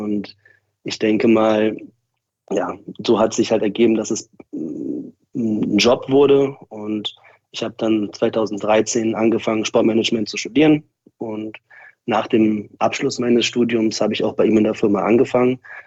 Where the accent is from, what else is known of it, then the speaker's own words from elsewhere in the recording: Berlin, Germany; Das heißt, ich bin in Berlin geboren, hier auch aufgewachsen.